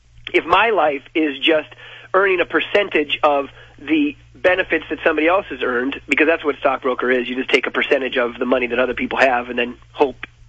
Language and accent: English; North Dakota, United States; Well, I was raised in North Dakota. They're all Lutheran, so now I'm Lutheran.